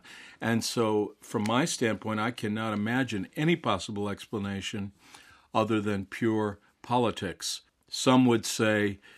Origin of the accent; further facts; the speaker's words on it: Florida, United States; At the same time, my home state of Florida is the only state in the United States that seems to be ramping up to increase the number of new death sentences.